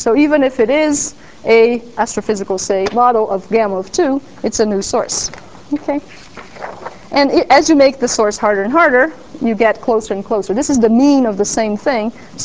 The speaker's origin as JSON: {"language": "English", "country": "Brazil", "said": "I come from Brazil, so I should put it this way."}